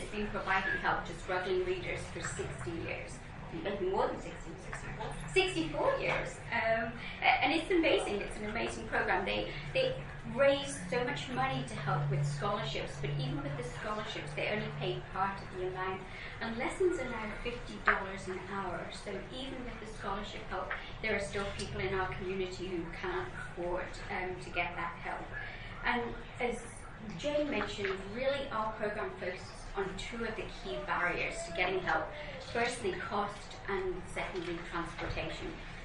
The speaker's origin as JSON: {"language": "English", "region": "England", "country": "United Kingdom", "said": "as you can tell from my accent comes from England, so I had a little problem with the American vowels"}